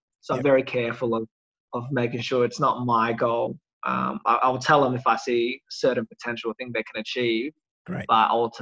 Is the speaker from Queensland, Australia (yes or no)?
no; Melbourne, Victoria, Australia; born there; I am planning to move to Melbourne to start of next year. It's something I've wanted to do for a while. I was born in Melbourne and been waiting for the, I guess, the right time to go back.